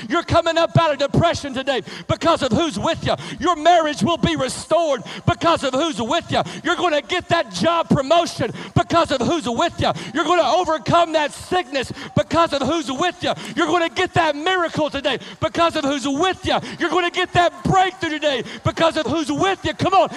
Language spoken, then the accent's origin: English; Tennessee, United States; God had stirred up a passion inside of me for East Tennessee, my hometown area.